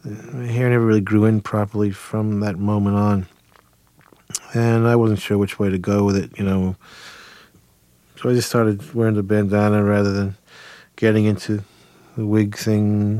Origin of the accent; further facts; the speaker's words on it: New Jersey, United States; I grew up in New Jersey in bars